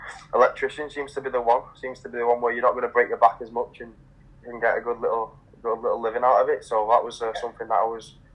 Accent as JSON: {"language": "English", "region": "England", "country": "United Kingdom", "said": "But no, I'm English through and through."}